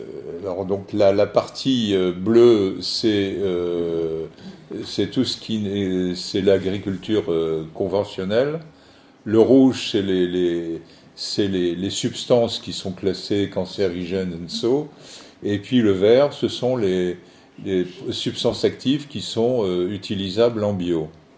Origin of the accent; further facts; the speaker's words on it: Châlons-en-Champagne, Grand Est, France; Moi, je suis originaire de Châlons-en-Champagne, et dans la Marne, on avait retiré toutes les haies